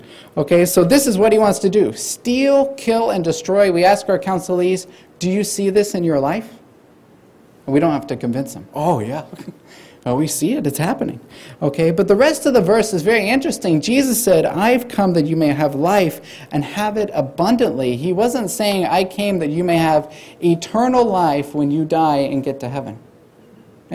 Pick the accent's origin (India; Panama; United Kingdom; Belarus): India; also born or lived in Sydney, Australia; so I was born in Australia, in Sydney, and then right when I was born, my parents took me to India. I didn't get a vote on it because I was about 2 months, so I was kidnapped and went to India.